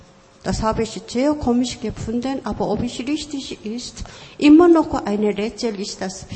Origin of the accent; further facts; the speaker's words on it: Bonn, North Rhine-Westphalia, Germany; ich komme aus Bonn